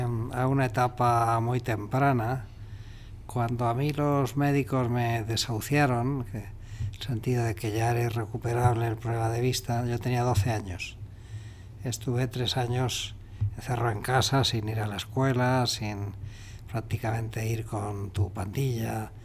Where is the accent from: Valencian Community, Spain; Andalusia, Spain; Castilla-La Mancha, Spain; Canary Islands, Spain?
Castilla-La Mancha, Spain; yo nací en España, soy manchego como Don Quijote